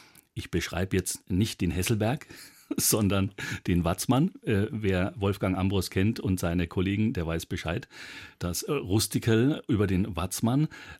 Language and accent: German; Bavaria, Germany; born there; ich als gebürtiger Oberpfälzer und bekenntnis Oberfranke